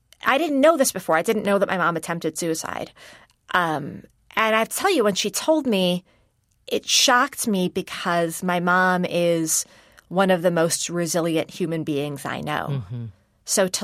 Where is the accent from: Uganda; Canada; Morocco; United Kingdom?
Morocco; now in United States; while my family is originally from India, I was born in Morocco and we had a relatively stable life there.